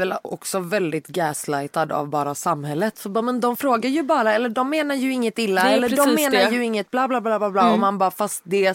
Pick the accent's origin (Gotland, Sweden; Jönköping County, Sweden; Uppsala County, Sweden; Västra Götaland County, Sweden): Västra Götaland County, Sweden; Gothenburg; now in Stockholm, Sweden; jag säger alltid Göteborg.